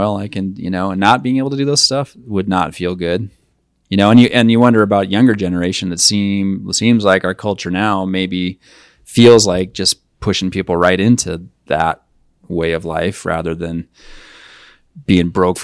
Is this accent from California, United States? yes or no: no; Billings, Montana, United States; So I grew up as a city kid by Montana standards. I mean, I'm a Billings kid, right?